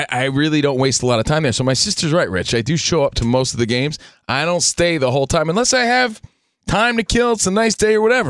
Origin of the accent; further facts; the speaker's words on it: New Jersey, United States; now in Los Angeles, United States; My sister's the only family I have out here in Los Angeles. Again, I'm from New Jersey.